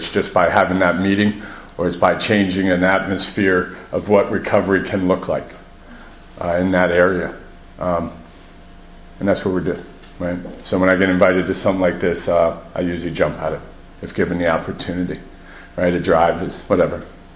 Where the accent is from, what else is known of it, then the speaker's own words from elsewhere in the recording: Washington, District of Columbia, United States; I grew up in and around Washington, D.C. This would have been the mid-80s.